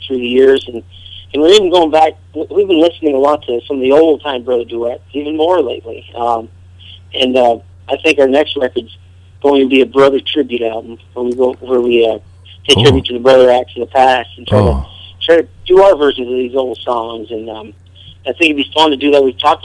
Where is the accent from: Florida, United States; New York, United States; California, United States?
New York, United States; Ellenburg; That's my hometown.